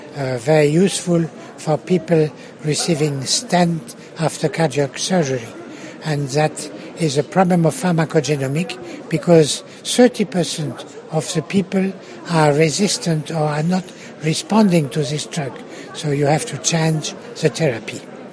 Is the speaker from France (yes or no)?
yes; France; I'm from France.